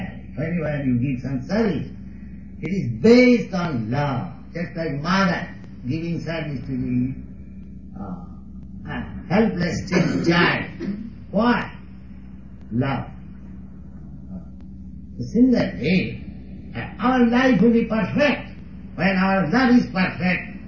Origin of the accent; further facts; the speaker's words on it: India; Why? I am an Indian, I am a foreigner. 2 or 3 years ago, I was not known to them.